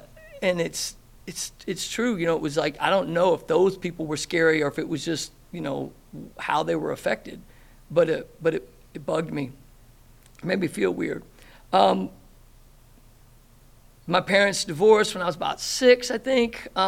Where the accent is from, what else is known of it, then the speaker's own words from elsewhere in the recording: the South, United States; But yeah, I grew up in the South.